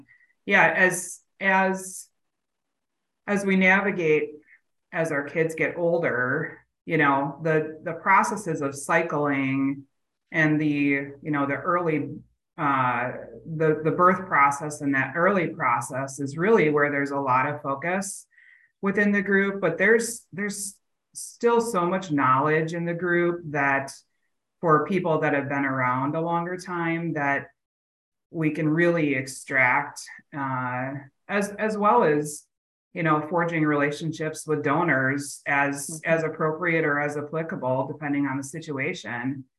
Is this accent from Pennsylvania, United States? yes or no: no; Wisconsin, United States; you know, we're from Wisconsin. So, you know, we're traveling many states away.